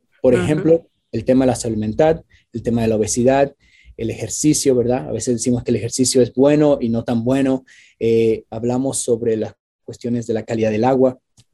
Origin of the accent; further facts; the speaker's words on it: Mexico; moved away as an adult; now in United States; yo soy inmigrante, soy originario de México y pues me crié en México. Solamente tengo 20 años aquí en Estados Unidos. Y yo ya tengo 52 años.